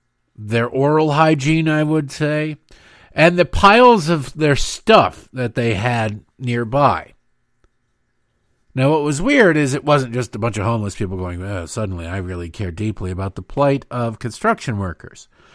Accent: Detroit, Michigan, United States; I grew up in Detroit. I have seen a lot of homeless people.

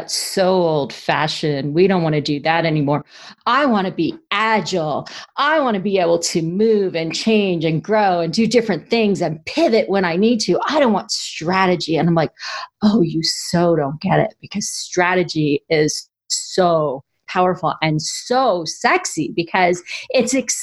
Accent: New Jersey, United States; now in Hawaii, United States; But I grew up in New Jersey. And so, you know, there's a certain amount of East Coast way of speaking and doing that can be a little different for the rest of us. Now that I've spent 14 years in Hawaii

